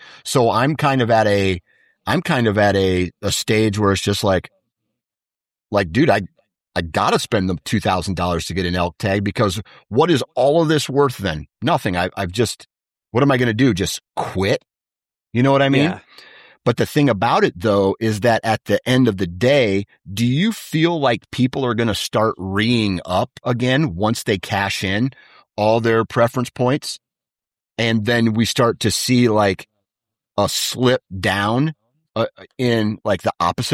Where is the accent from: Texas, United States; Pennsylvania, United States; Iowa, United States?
Iowa, United States; I come from Iowa, right?